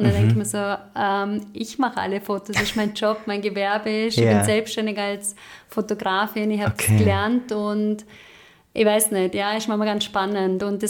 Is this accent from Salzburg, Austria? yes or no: no; Vorarlberg, Austria; Nein, ich komme aus Vorarlberg.